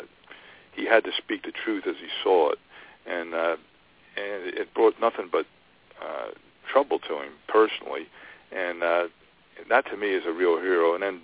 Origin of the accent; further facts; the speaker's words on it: Pennsylvania, United States; I was raised 40 miles outside of Philadelphia, and we had three TV channels